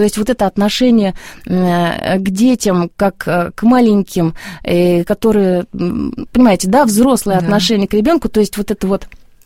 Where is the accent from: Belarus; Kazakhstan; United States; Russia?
Russia; Saint Petersburg; То есть я, мое детство прошло в Питерской консерватории.